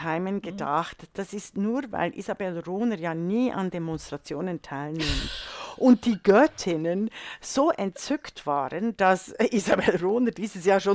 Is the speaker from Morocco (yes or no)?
no; Switzerland; now in Germany; als Schweizerin und jetzt deutsche Staatsbürgerin